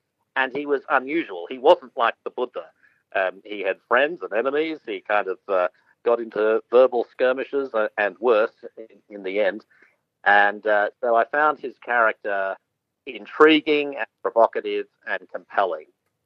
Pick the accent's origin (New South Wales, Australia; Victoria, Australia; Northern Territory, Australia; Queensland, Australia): New South Wales, Australia; Sydney; Sydney in the 70s was a little quieter and a lot less multicultural, and so I was a bit of a novelty wherever I went.